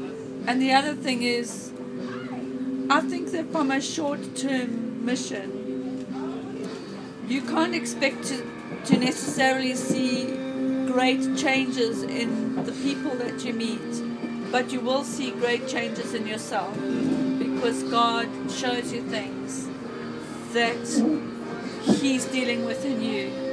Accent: South Africa; moved away as an adult; now in United Kingdom; I've been living in the UK for about 9 years now, but originally I'm from South Africa. I was a school teacher in South Africa. I used to teach Zulu.

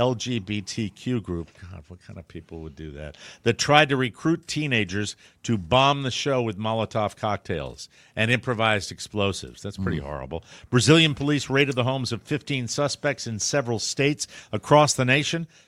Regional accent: Ireland; I want to know who to blame because I'm Irish and that's how we roll, ladies and gentlemen.

